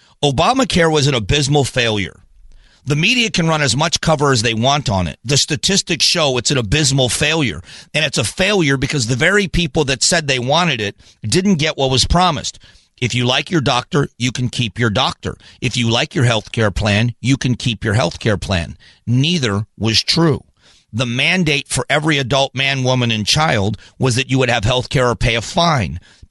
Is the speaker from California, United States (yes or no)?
no; Florida, United States; One of my closest friends growing up in Southwest Florida is with a guy